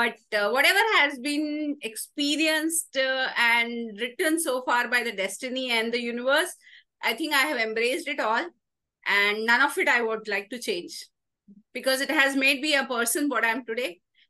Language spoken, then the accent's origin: English; Indore, Madhya Pradesh, India; also born or lived in Delhi; now in Bangalore, India; Followed by my schooling in Indore, Madhya Pradesh. Till 12th standard, I was in Indore, Madhya Pradesh. Then life had taken its turn towards Bangalore. So it's been last 24 years in Bangalore.